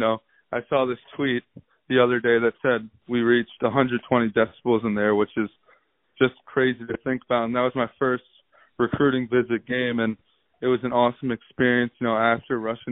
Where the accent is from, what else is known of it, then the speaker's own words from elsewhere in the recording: New York, United States; But, you know, I'm from New York, and I got to stay true to where I'm from.